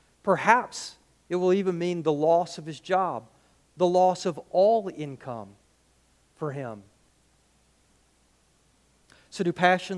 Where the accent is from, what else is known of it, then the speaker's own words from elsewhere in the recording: United Kingdom; Sorry, like I'm British.